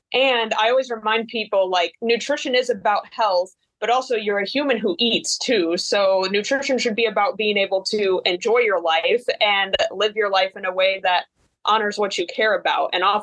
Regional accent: Peoria, Illinois, United States; now in Kenosha, United States; I did my clinical dietitian training at OSF St. Francis Medical Center in my hometown of Peoria

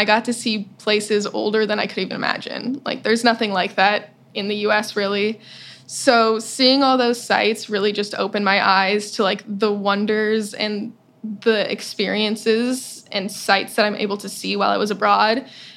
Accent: Simi Valley, California, United States; I'm from Simi Valley, California.

